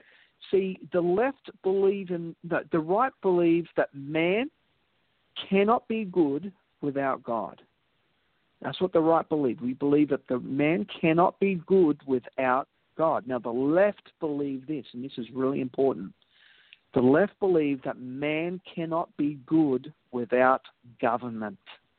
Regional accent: Australia; Now, as an Australian, I'm disconnected from that realm of politics

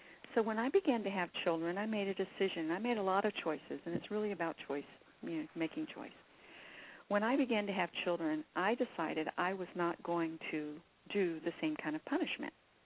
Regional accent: the South, United States; I was brought up in the South. I really understand that.

